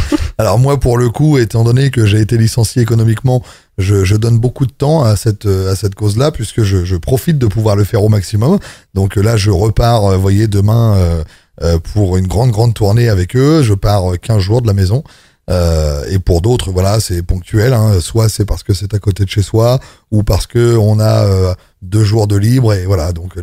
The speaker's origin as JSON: {"language": "French", "region": "Normandy", "country": "France", "said": "je suis normand, j'habite à une heure d'ici, j'habite près de Rouen, je suis papa de 4 enfants"}